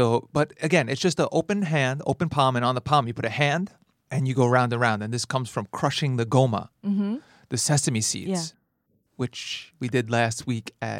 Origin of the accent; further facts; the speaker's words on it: United States; But I don't know, as an American, I'm quite used to this.